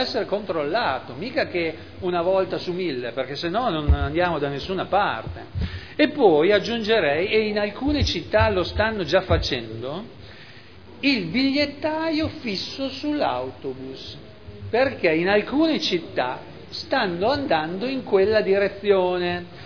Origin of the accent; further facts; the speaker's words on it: Modena, Emilia-Romagna, Italy; Io sono di Modena, ho la fortuna di andare sempre in bicicletta